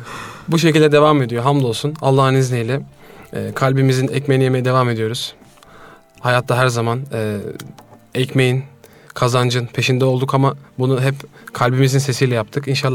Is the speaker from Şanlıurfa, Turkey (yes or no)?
no; Istanbul, Turkey; efendim, kıymetli Hasbihal programı dinleyicileri. 1992 İstanbul Sarıyer doğumluyum. Çocukluğumu İstanbul Maltepe'de geçirdim. Şimdi Ümraniye'de oturuyoruz.